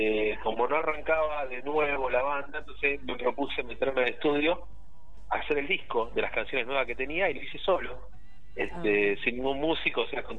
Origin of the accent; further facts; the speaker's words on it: Buenos Aires, Argentina; Somos de zona sur, somos de Bursaco, Longchamp, Cadroguet, somos de estos lares.